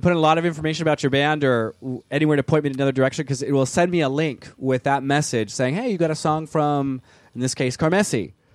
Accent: Anaheim, California, United States; Oh, sorry. I'm from Anaheim.

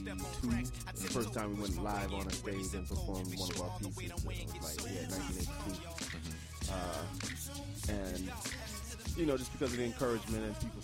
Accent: Ohio, United States; You know, growing up in Ohio, I had the opportunity, I got to see Nicky Giovanni.

